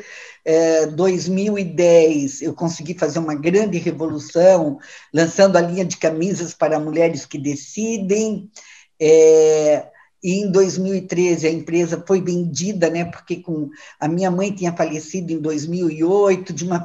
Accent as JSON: {"language": "Portuguese", "town": "Luiz Alves", "region": "Santa Catarina", "country": "Brazil", "tie": "born there", "said": "eu nasci em Santa Catarina, numa pequena cidade chamada Luiz Alves, eu sou a sexta dos 16"}